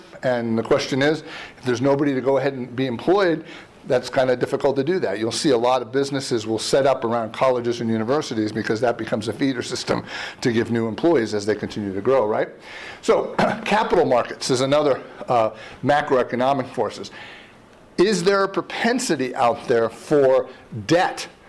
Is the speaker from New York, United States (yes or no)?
yes; New York, United States; I mean, I'm a New York guy. I mean, I grew up right outside of Manhattan.